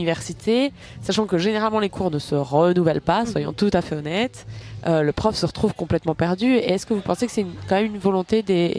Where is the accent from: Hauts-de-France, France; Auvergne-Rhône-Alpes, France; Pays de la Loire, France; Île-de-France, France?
Pays de la Loire, France; Nantes; je parle d'un point de vue d'une Française. Je viens de Nantes, c'est une ville qui est un ancien port pendant la traite atlantique